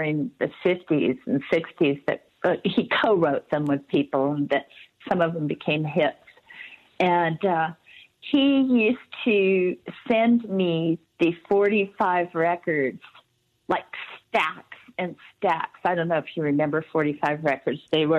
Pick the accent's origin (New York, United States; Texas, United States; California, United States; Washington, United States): California, United States; Topanga Canyon; I grew up, though, I was raised like in Topanga Canyon out in the middle of nowhere. So I was sort of a loner.